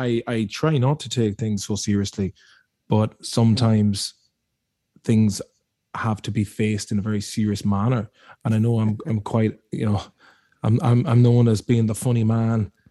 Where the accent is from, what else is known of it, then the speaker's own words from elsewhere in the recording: Kingscourt, County Cavan, Ireland; King's Court and Cavan.